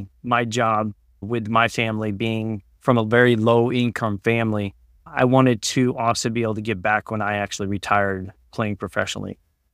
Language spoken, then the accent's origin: English; Dallas, Texas, United States; I've been in the world of soccer my whole life. I grew up here in Dallas and have a big passion to make sure Dallas continues growing.